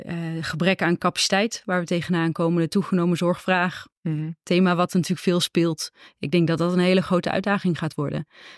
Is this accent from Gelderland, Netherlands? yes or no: yes; Arnhem, Gelderland, Netherlands; Nee, ik ben geboren en getogen in Arnhem.